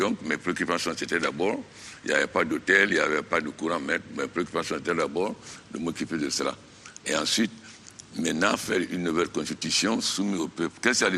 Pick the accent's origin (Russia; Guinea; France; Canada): Guinea; moi, je suis guinéen